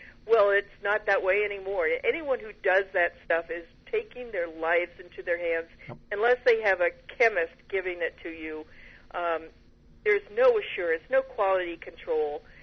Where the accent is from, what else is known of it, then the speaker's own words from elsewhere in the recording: California, United States; I grew up in California